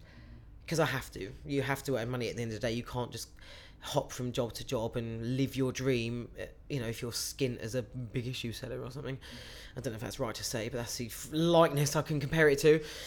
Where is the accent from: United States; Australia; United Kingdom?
United Kingdom; Crawley, South East England; date of birth 31st of January 1993, and I come from Crawley in West Sussex.